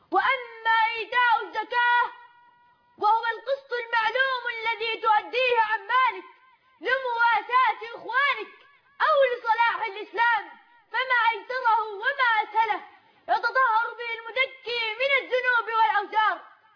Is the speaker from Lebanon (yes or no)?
no; Egypt